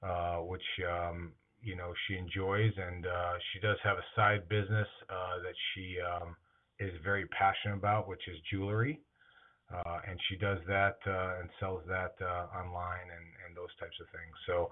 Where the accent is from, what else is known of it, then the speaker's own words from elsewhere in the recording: Chicago, Illinois, United States; We grew up in Chicago most of my life before moving out here to the East Coast.